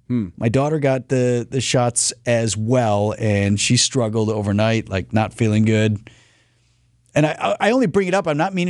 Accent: Wauwatosa, Wisconsin, United States; So, interesting story out of my hometown of Wauwatosa, but it's going to go beyond Wauwatosa.

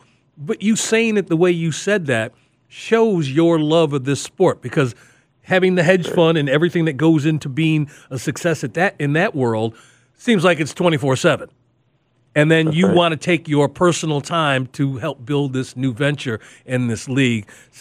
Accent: Chicago, Illinois, United States; This is me growing up in Chicago.

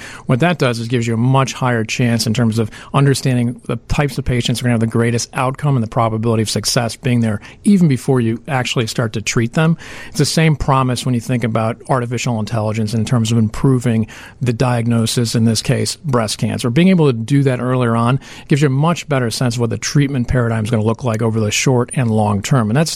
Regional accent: Chicago, Illinois, United States; born or raised there; also born or lived in New Jersey, United States / Boston, United States

